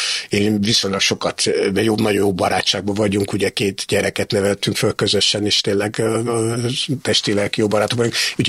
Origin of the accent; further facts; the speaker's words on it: Szombathely, Vas, Hungary; born there; moved away; 56-ban ő ott a Szombathelyen születtünk